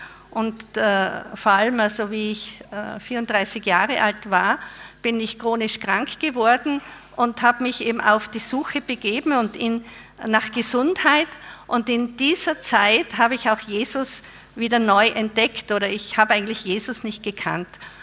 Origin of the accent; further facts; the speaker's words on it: Innsbruck, Tyrol, Austria; Und zwar bin ich ein Nachkriegskind. Ich wurde in Innsbruck geboren und bin in einer Großfamilie aufgewachsen. Wir waren 6 Kinder und ich bin katholisch aufgewachsen und war sehr gläubig als Kind und als Jugendlicher.